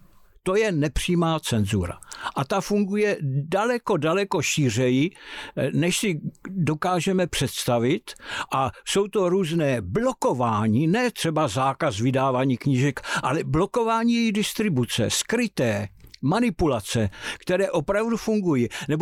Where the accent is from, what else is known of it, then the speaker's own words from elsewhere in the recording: Brno, South Moravian Region, Czechia; Já jsem vyrůstal na půdě brněnského jachtklubu na Brněnské přehradě, kde jsem trávil s rodiči vlastně veškerý volný čas, prázdniny, všechno.